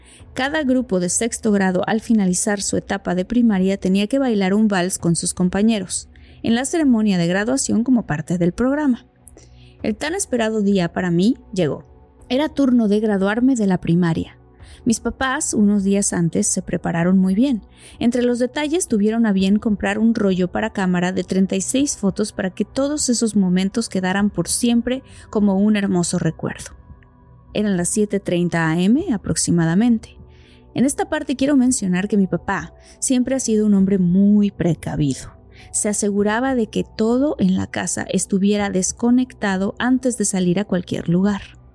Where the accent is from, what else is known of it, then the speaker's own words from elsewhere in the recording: Irapuato, Guanajuato, Mexico; Soy originaria de Irapuato, Guanajuato, y soy muchóloga.